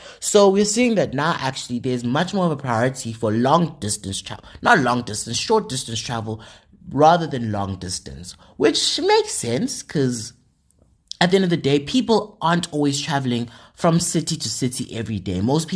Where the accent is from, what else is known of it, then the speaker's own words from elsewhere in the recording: Johannesburg, Gauteng, South Africa; this is so interesting considering that I'm from Joburg and I've never been on the Gau train.